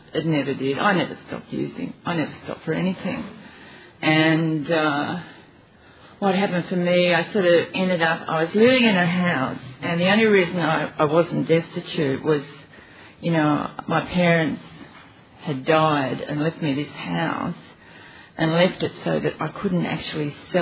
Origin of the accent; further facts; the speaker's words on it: Australia; you know, I am Australian.